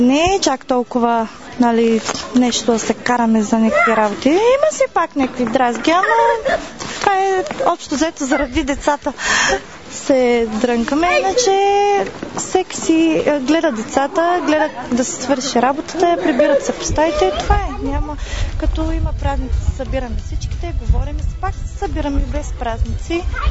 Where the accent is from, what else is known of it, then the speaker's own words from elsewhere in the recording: Dermantsi, Lovech Province, Bulgaria; Ми, аз съм от Дерманци, ние сме много деца. И учих в Огърчин.